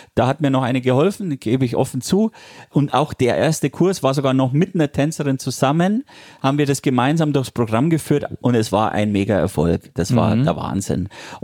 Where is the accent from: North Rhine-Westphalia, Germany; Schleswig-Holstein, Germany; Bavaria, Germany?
Bavaria, Germany; Munich; hier in München, in meiner Heimatstadt sozusagen.